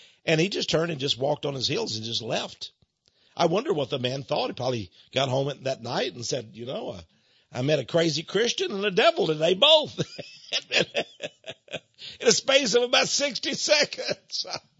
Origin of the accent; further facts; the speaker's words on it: Texas, United States; I said, "Hey, sir, I'm from Texas. I have a question for you."